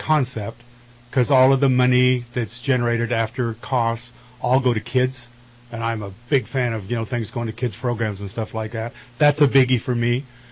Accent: Beaver, California, United States; also born or lived in Alturas / Fall River; I was actually born in Alturas. I was raised in Beaver and Fall River.

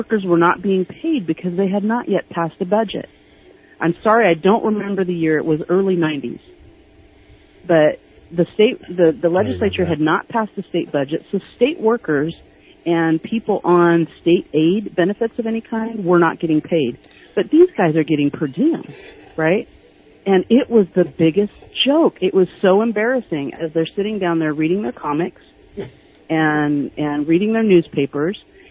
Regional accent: Sacramento, California, United States; So I grew up in Sacramento

